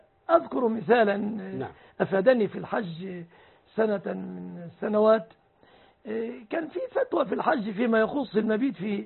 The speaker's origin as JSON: {"language": "Arabic", "country": "Egypt", "said": "الأوضاع عندنا في مصر"}